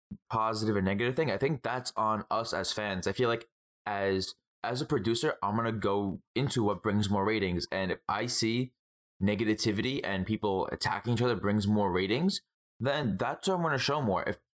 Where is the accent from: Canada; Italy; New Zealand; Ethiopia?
Italy; I'm Italian.